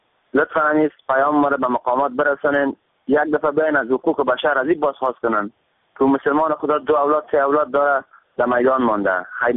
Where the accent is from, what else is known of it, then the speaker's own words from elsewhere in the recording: Afghanistan; خب ما افغان هستیم، تا بیم این وطن هستیم، پاسپورت داریم، تذکره این وطن داریم،